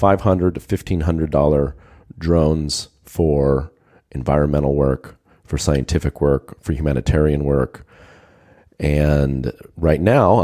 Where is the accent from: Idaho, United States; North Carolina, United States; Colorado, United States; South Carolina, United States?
Idaho, United States; also born or lived in California; now in United Kingdom; I'm actually American by birth, grew up in California in a little farm up in the Rocky Mountains of Idaho.